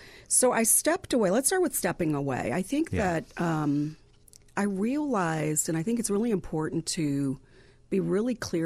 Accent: Iowa, United States; growing up in Iowa, where I didn't even know that I was black until I was 8.

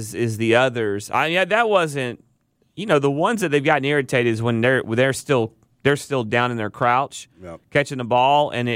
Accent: Georgia, United States; Well, hold on. I'm from Paulding County. I drive a four-wheel drive truck, and I love NASCAR, too.

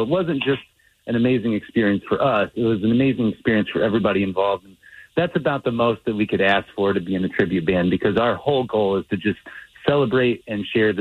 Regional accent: Chicago, Illinois, United States; so we're from Chicago, was we wanted to reach fans that might be coming into Chicago for the weekend

